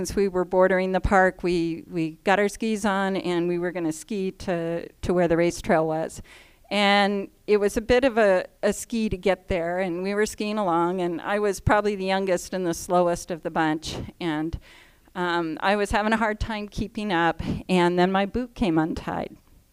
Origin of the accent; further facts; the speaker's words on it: Anchorage, Alaska, United States; And I grew up in Anchorage, ski community.